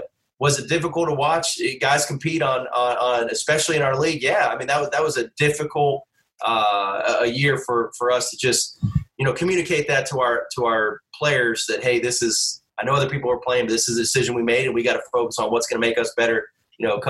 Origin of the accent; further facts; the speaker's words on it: Daytona Beach, Florida, United States; also born or lived in Lexington; Like, I'm from Daytona Beach, obviously born in Lexington, but I'm from Daytona.